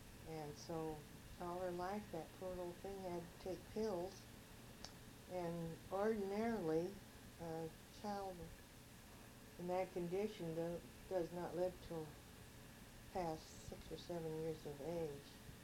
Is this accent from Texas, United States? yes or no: no; Los Angeles, California, United States; born there; I said, "No, I was born in Los Angeles."